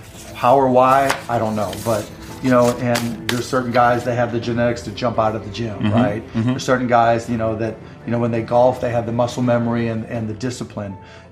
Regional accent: Pittsburgh, Pennsylvania, United States; I mean, I grew up in Pittsburgh.

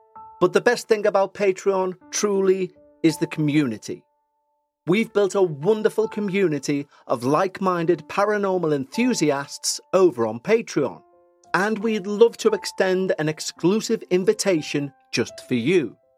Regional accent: New York, United States; I'm born and raised in New York, USA. Not the city. I'm upstate in the Adirondack Mountains.

